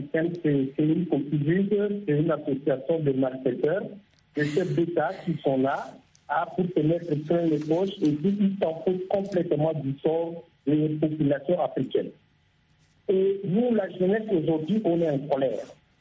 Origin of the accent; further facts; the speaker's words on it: Chad; Je suis tchadien